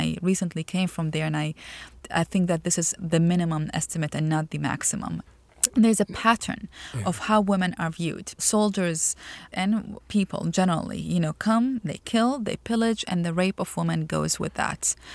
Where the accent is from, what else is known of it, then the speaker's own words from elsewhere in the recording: Iraq; I'm originally from Iraq, and I grew up with the Iran-Iraq war.